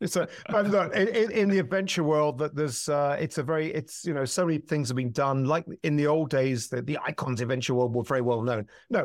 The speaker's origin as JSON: {"language": "English", "country": "United Kingdom", "said": "I'm a Brit, as you can probably sound."}